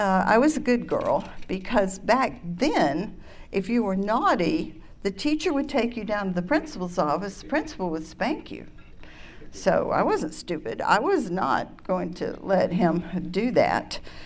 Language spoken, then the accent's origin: English; Atlanta, Georgia, United States; born there; I was born in Atlanta. I'm an only child.